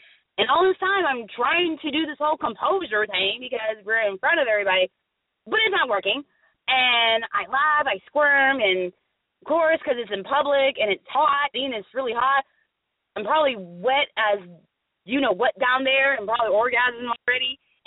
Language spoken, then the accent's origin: English; Florida, United States; because I love sandals and flip-flops because I am from Florida.